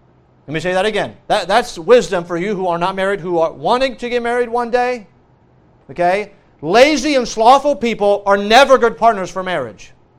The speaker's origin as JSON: {"language": "English", "country": "France", "tie": "born or raised there", "said": "By the way, I grew up in France. They did that in France."}